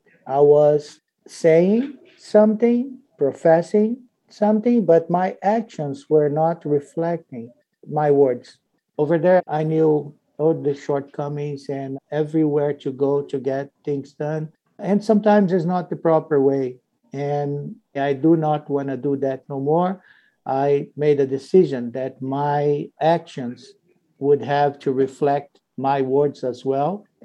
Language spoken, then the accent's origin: English; Brazil; moved away as an adult; now in United States; I am originally from Brazil. I came in 2006, me, my wife, and my oldest daughter.